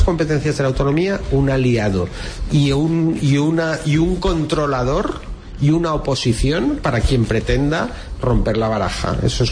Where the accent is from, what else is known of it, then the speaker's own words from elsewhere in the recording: Catalonia, Spain; aquí somos catalanes, ¿eh? Todos